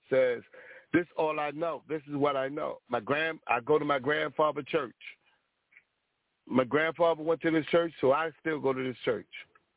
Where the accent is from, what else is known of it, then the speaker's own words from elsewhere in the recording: Baltimore, Maryland, United States; moved away as an adult; now in Washington, D.C., United States; I'm from Baltimore. I got married and moved to D.C. I bought a house in D.C.